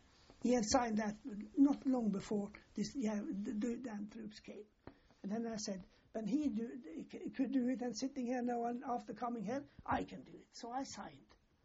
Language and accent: English; Ålesund, Møre og Romsdal, Norway; Then I got back to my hometown, and you know, Ålesund was what you so-called call Little Norway.